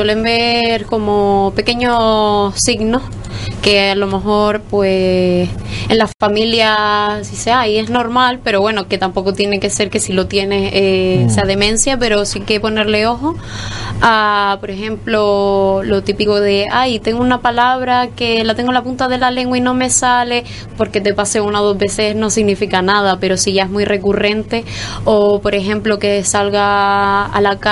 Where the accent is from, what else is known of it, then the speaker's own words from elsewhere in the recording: Canary Islands, Spain; moved away; De Gran Canaria.